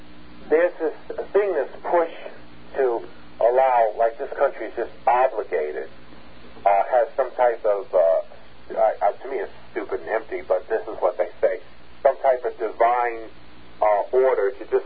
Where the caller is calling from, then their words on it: New York, United States; I'm calling from New York.